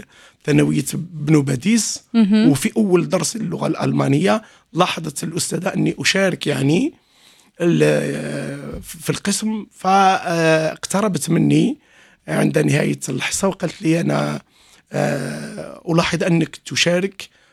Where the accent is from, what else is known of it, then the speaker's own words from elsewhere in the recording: Constantine, Constantine Province, Algeria; كانت مختومة بختم أديبة كبيرة عندنا بالجزائر